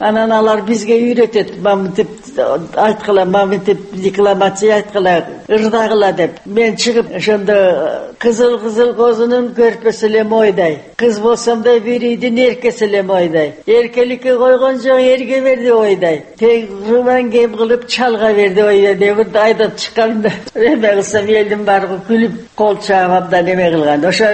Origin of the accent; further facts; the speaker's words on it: Karakol, Issyk-Kul Region, Kyrgyzstan; also born or lived in China; Мен кичине кезимде Каракол шаарында туруп турабыз. Кытайдан качып кайра келгенден кийин